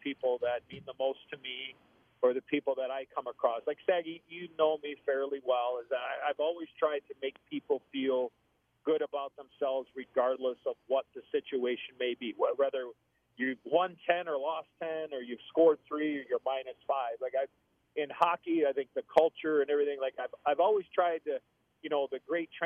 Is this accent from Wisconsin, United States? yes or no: no; Chicago, Illinois, United States; When I was a kid growing up in Chicago, you know, I had people tell me, oh, you'll never make it to the NHL because you're American-born and you're from Chicago.